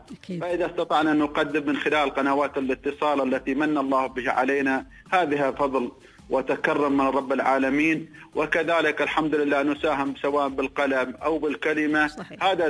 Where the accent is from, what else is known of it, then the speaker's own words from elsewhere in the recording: Dubai, United Arab Emirates; والحين في دبي ما شاء الله عندنا في دبي عم البلد الحمد لله